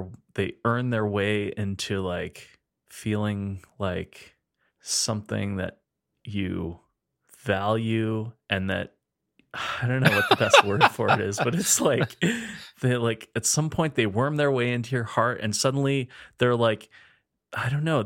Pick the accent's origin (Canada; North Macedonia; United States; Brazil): Canada; Edmonton, Alberta; We're two chefs from Edmonton, Alberta, Canada.